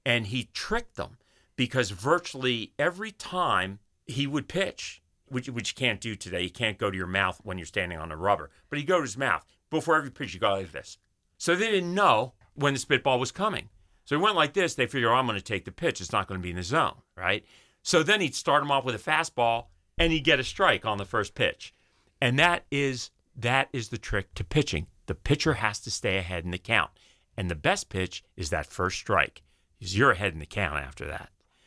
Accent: Philadelphia, Pennsylvania, United States; I'm a Philadelphian. The other half of my life was spent in Philadelphia. So I'm a Phillies fan.

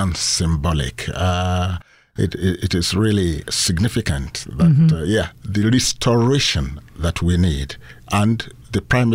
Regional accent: Nigeria; many of the things I see in different parts of the world remind me of the things I saw when I was growing up in Nigeria.

